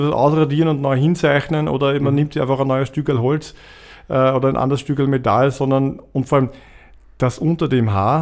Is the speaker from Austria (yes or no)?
yes; Ebreichsdorf, Lower Austria, Austria; ich bin gebürtiger Ebrechtsdorfer. Ich bin aufgewachsen eigentlich schon im Kindergarten hier. Ich habe hier Fußball gespielt viele Jahre lang.